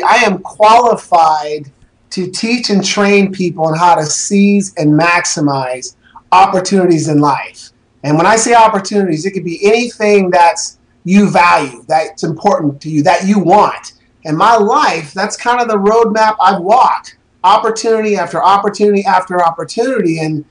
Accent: Portland, Oregon, United States; because I was raised in Northeast Portland, you know, in an environment that, you know, we just barely got by.

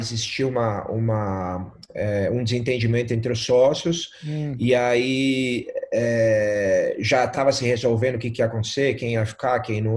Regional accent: Brazil; eu sou brasileiro com o maior número de vitórias, mas eu queria ser o de todas as nacionalidades, né?

